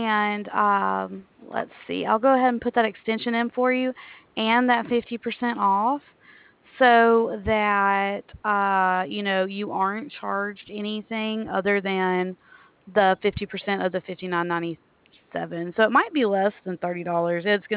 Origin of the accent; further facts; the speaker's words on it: Prattville, Alabama, United States; I'm from Alabama, actually.